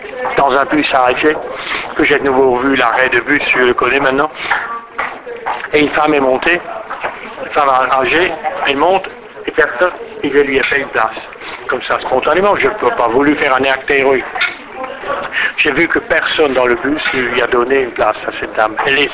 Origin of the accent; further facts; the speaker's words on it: Constantine, Constantine Province, Algeria; moi je suis de Constantine, et c'est pas du flan quand ce que je dis.